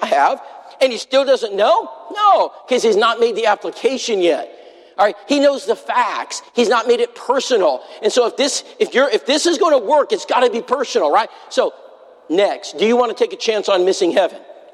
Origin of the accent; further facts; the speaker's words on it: Texas, United States; Well, I was raised in South Texas. In South Texas, they have a little saying out in the ranches.